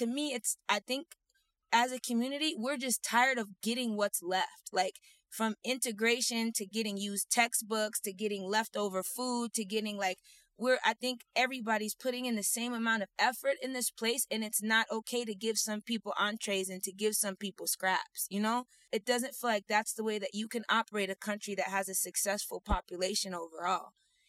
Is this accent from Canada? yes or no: no; United States; You know, I go overseas and everyone ascribes my characteristics to the fact that I'm American.